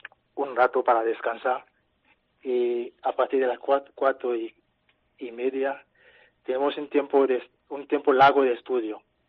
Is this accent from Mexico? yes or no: no; Côte d’Ivoire; Spanish is a second language; moved away as an adult; now in Salamanca, Spain; vengo de Costa de Marfil y llevo ya casi 5 años aquí estudiando. Y el primer año estudié el idioma en León